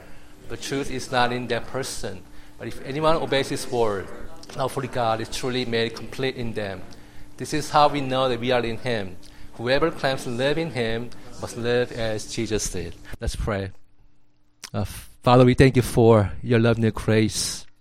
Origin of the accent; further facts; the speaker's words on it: South Korea; born there; English is a second language; I was born in Korea and raised in pastor's family.